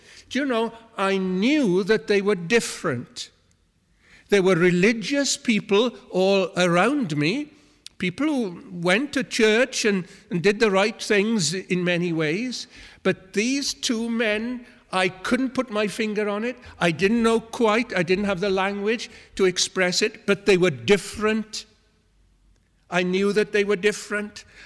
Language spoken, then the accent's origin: English; Wales, United Kingdom; What use will it be that I'm Welsh or that you are Iranian?